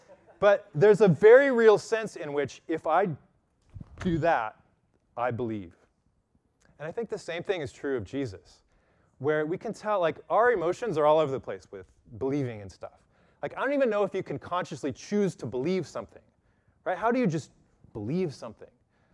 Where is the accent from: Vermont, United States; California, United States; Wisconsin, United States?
California, United States; Modesto; In the 1980s, when I was growing up in Modesto as a high school student